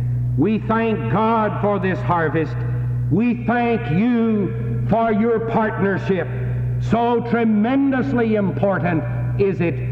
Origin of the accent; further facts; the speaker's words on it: Bluefield, West Virginia, United States; moved away as an adult; Tomorrow morning, I return to Bluefield, West Virginia, my hometown, nature's air-conditioned city.